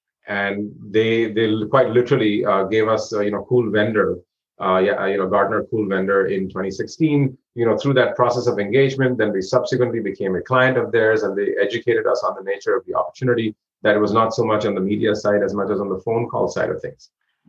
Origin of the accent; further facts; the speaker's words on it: India; Born and raised in India, where I studied electronics and, finance at university.